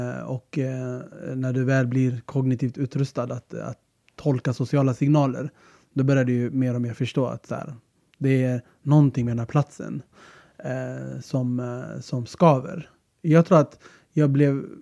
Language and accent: Swedish; Tensta, Stockholm County, Sweden; när folk frågade var är du från, så började jag säga att jag var från Spånga. Vilket är en teknisk sanning. Tensta ligger i Spånga.